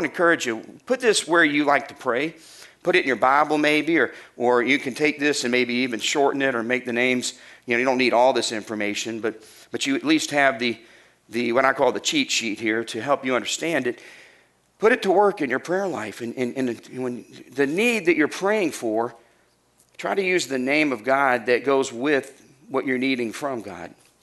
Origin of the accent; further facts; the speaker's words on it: Arkansas, United States; born there; I was born in Arkansas. We didn't speak a lot of Hebrew in Arkansas, surprisingly.